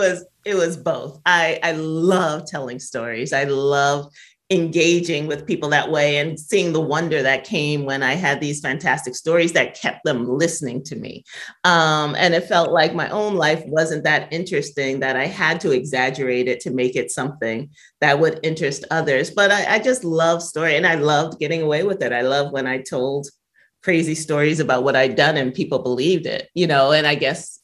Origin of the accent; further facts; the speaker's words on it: New York, United States; I mean, I grew up in Bushwick, which was predominantly Black and Latino. There were very few whites.